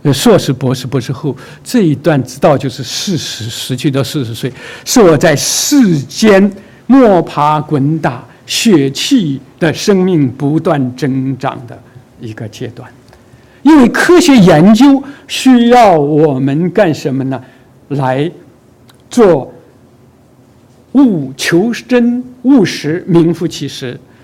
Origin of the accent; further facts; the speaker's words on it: Shandong, China; 我呢是出生在中国大陆山东的一个比较贫穷地方的农村家庭